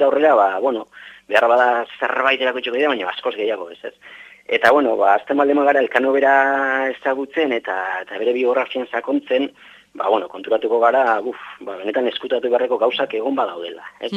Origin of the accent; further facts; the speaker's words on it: Getaria, Basque Country, Spain; born there; ni egitzen sortzez getariarra naiz, eta, bueno, ba, hainbat eta hainbat urte, bueno, ia bizte osoa, ba, zagautzen eman da gero, ba, bueno, gaur egun berri hori getarian bizi naiz